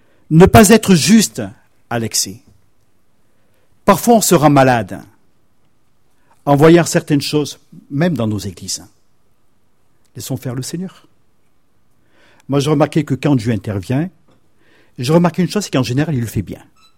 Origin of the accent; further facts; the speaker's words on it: Southern France, France; now in Poitiers, France; À Poitiers, on est tous des immigrés. Moi, je suis méridional.